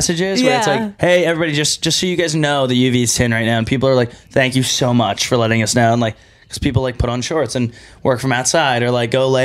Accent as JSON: {"language": "English", "region": "Texas", "country": "United States", "tie": "born or raised there", "said": "Like the way where I grew up in Texas worked, it was like, there's land, cows, longhorns, goats, yeah, et cetera. And then a neighborhood with like a golf course."}